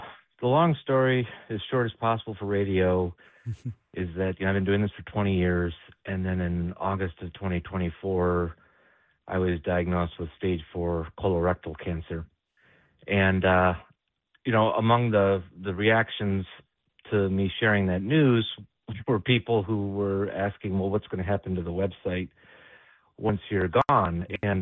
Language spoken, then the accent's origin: English; Michigan, United States; I mean, I'm 45. I grew up out in Oakland County hearing all the stories about Detroit being a dangerous place